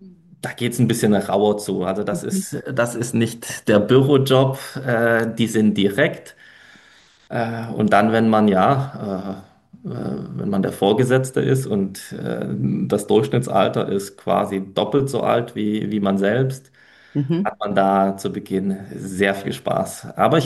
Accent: Baden-Württemberg, Germany; also born or lived in Poland; Tatsächlich bin ich gebürtig aus Polen, und exakt an meinem zweiten Geburtstag vor 36 Jahren, wer rechnen kann, hat es rausbekommen, ich bin 38, sind wir hergezogen. Tatsächlich schon in Schwäbisch Hall, in die Region, nicht direkt in die Stadt.

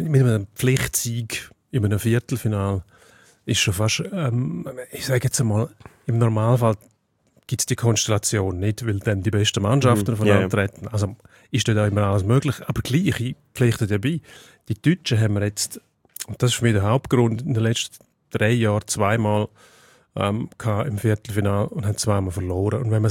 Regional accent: Switzerland; Bei uns in der Schweiz auch während der Playoffs Zuschauer viel herrufen, wenn einer umgeht.

